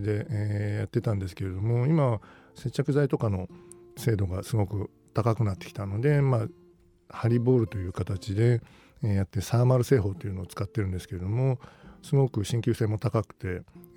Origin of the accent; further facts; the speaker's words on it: Shizuoka, Japan; 僕静岡出身なので